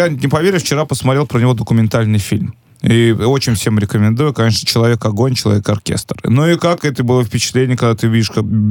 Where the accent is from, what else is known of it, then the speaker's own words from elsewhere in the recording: Tashkent, Uzbekistan; Я человек из Ташкента